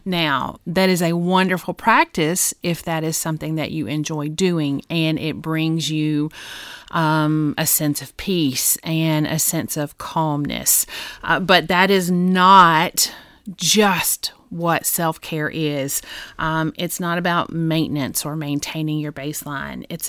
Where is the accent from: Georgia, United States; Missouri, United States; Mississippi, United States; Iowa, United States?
Georgia, United States; I'm a Southern girl. I'm from Georgia. And I know, you know, the importance of family in our area.